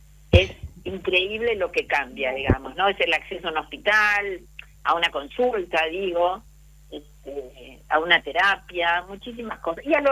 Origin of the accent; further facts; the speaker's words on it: Entre Ríos, Argentina; born there; also born or lived in Misiones / Chaco; me ha tocado vivir en Misiones, me ha tocado vivir en Chaco y conocer mucho Corrientes y, bueno, obviamente que mi provincia natal, Entre Ríos.